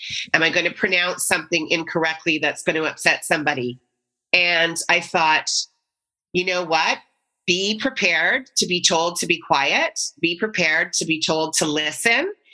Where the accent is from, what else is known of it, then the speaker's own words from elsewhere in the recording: Canada; as a Canadian